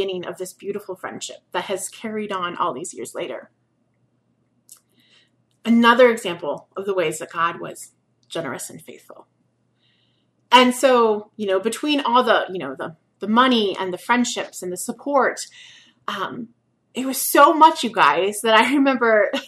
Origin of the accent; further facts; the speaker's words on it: Peoria, Illinois, United States; I grew up in the Peoria area, and Fulton Sheen was born in the Peoria area, raised in Peoria then.